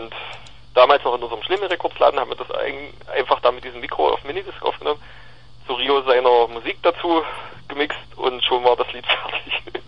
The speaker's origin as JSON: {"language": "German", "town": "Halle", "region": "Saxony-Anhalt", "country": "Germany", "said": "wenn es richtig joscht, also richtig regnet, joscht heißt das ja bei uns in Halle."}